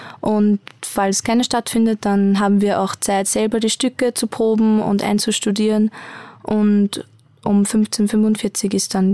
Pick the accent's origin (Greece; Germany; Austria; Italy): Austria; Lower Austria; ich bin 19 Jahre, ich komme aus Niederösterreich.